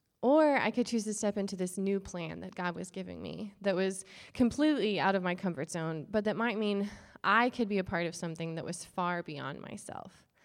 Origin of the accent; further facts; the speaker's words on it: Oklahoma, United States; I'm from Oklahoma, and I'm the token ginger on the team, so you're welcome.